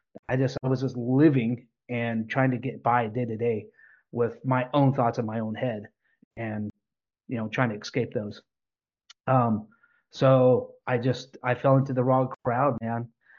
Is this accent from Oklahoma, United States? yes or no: yes; Oklahoma, United States; So I grew up in Oklahoma. I had kind of I wouldn't say like super rough upbringing, but you know, rough upbringing.